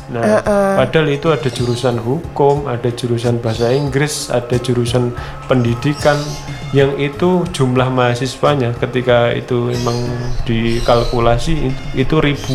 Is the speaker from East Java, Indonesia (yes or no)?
no; Wonogiri, Central Java, Indonesia; Dari situ kan saya dari SD, SMP hingga